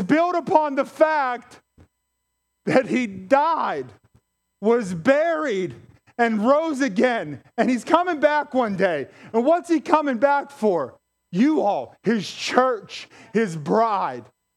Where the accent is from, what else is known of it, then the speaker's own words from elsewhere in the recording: Pennsylvania, United States; I grew up in the Mon Valley.